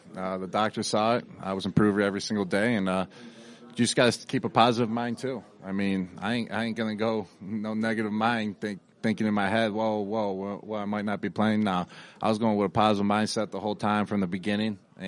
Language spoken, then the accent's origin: English; Buffalo, New York, United States; I know Vic. I used to go to his house in eighth grade. We're from Buffalo.